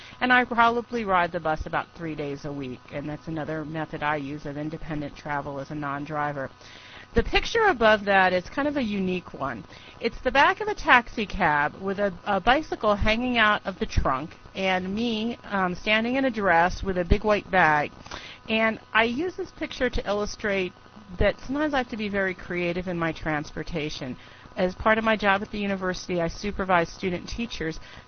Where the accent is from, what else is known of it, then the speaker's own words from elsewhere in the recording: New Jersey, United States; born there; I was born in New Jersey, so if we have any affiliates from the Monmouth County, New Jersey area